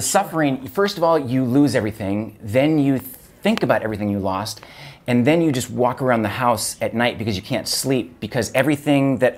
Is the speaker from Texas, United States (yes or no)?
no; Seattle, Washington, United States; In Seattle, Washington.